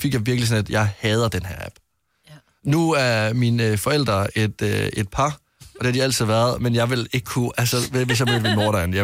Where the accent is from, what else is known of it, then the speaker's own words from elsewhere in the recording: Region of Southern Denmark, Denmark; jeg er fra Sønderjylland